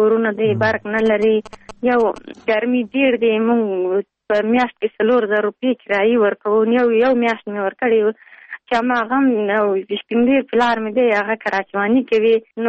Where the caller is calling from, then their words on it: Pul-i-Khumri, Baghlan, Afghanistan; موږ د ولسوالۍ طالب واشک نه مهاجر شوې دلته د پیل خمرې کراغلی